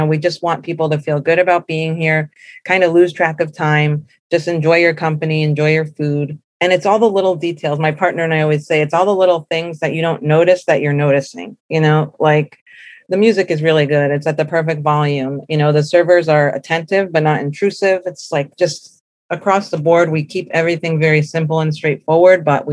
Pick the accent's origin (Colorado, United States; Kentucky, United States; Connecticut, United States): Connecticut, United States; New Haven; and I'm from New Haven area. So I knew this place from what it was before, which was like a taco joint.